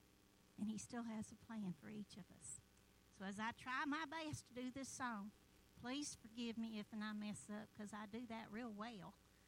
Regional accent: Tallapoosa, Georgia, United States; I'm from Tallapoosa, where people don't go to have a good life. It's where you go to hide. There's only like 400 folks there and 500 dogs

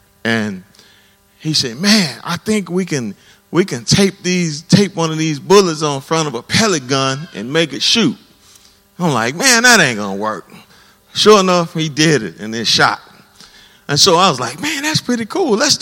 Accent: Scotlandville, Louisiana, United States; I grew up there in Scotlandville

